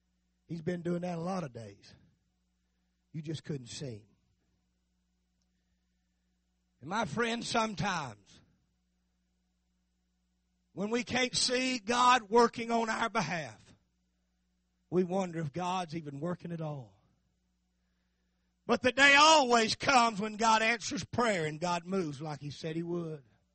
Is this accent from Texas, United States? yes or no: yes; Texas, United States; born there; And I was born in Texas